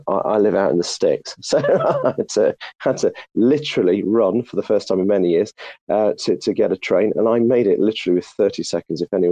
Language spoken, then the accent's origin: English; United Kingdom; I don't want to appear rude being British